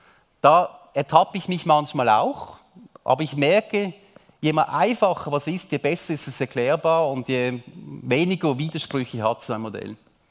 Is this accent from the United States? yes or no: yes; United States; Ich bin lange Zeit in den USA aufgewachsen und bin mit Sears aufgewachsen.